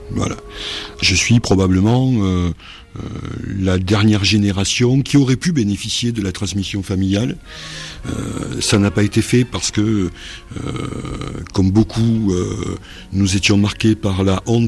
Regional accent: Périgueux, Nouvelle-Aquitaine, France; Je vois chez moi en Périgord, par exemple, puisque je suis né en Périgord, à Périgueux

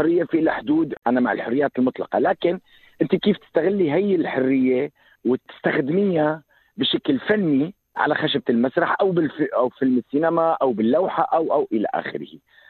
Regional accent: Syria; لكن أنا سوري بحكي عن المجتمع السوري.

